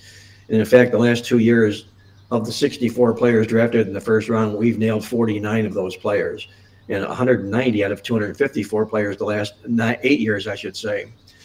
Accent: Cleveland, Ohio, United States; now in South Florida, United States; I'm from Cleveland, Ohio. My true blood is with the Cleveland Browns, but I've been enhanced down here in South Florida here now for over 20 years.

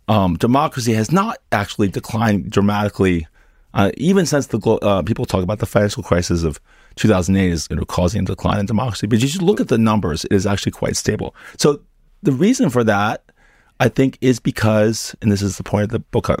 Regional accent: United States; in my home country, the United States, for us is an existential election.

